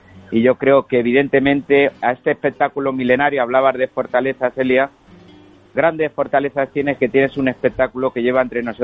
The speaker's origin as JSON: {"language": "Spanish", "town": "Albacete", "region": "Castilla-La Mancha", "country": "Spain", "said": "Yo que soy de Albacete, recuerdo la feria de Albacete, los circos a 4 y 5 funciones, hasta las 2 de la mañana haciendo cajas largas colas."}